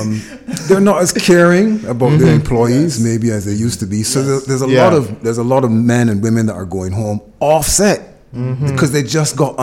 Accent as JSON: {"language": "English", "country": "Barbados", "tie": "born or raised there", "said": "while I grew up here in Barbados, this is something I was told. I didn't come to Barbados and make this up."}